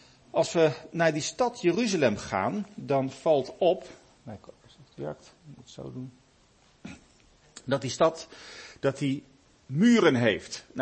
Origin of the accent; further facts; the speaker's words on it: Delft, South Holland, Netherlands; Dus ik kom zelf uit Delft.